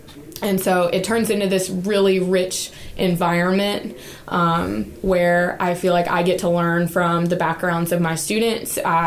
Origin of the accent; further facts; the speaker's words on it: Eatonton, Georgia, United States; So I grew up in Eatonton, Georgia, and I went to the University of Georgia for my undergrad in English education.